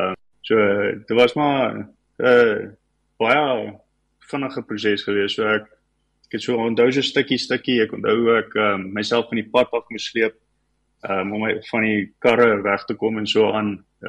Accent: Pongola, KwaZulu-Natal, South Africa; also born or lived in Groblersdal; ek is gebore in Groblersdal. Ek het meeste van my lewe groot geword op 'n wildplaas, so eers by Tembe Olifantpark, daar pad Kosibaai toe. En toe trek ons nou, toe het ek toe groot geword daar op Pongola Game Reserve. So 30-40 km uit Pongolaai.

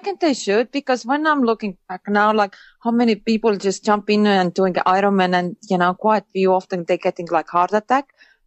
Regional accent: Estonia; my background is Estonian. I grew up in Estonia, and like back then, we didn't have computers or anything

